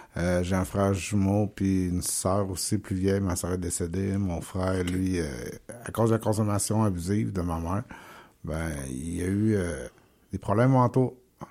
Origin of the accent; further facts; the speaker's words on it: Victoriaville, Quebec, Canada; moi, je suis natif de Victoriaville, puis ces coins-là.